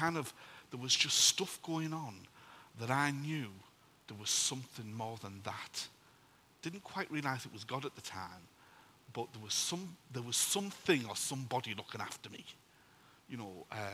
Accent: Middlesbrough, North East England, United Kingdom; So just a little bit of background from me. I'm from Middlesbrough.

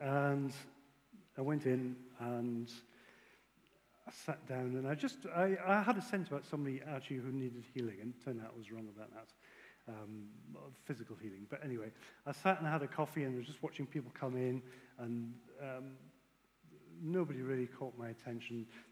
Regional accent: Haydon Bridge, North East England, United Kingdom; no, I'm a builder from Hayden Bridge.

